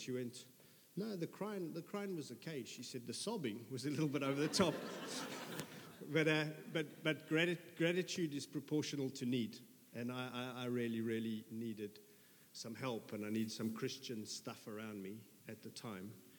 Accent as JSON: {"language": "English", "country": "South Africa", "said": "I'm the South African bloke."}